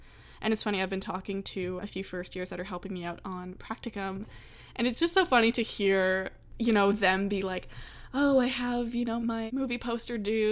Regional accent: Halifax, Nova Scotia, Canada; I started talking to him about how I was from Halifax

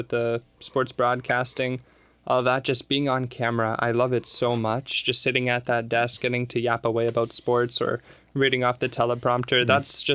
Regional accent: Pickering, Ontario, Canada; I mean, in Pickering, it was actually very fun.

